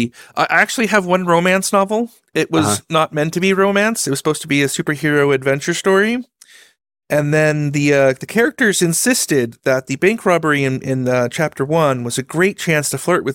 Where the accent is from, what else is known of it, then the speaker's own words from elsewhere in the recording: Utah, United States; I'm just, you know, born and raised in Utah.